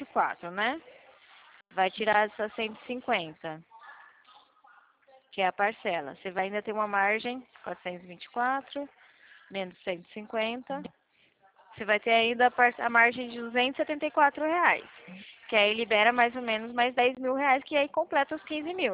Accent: São Paulo, Brazil; accent: caipira; mas tá vendo o sotaque? É meio caipira, sou de São Paulo.

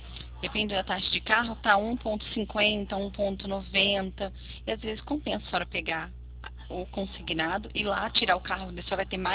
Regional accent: São Paulo, Brazil; eu sou do interior de São Paulo. Chama Limeira, a cidade que eu moro

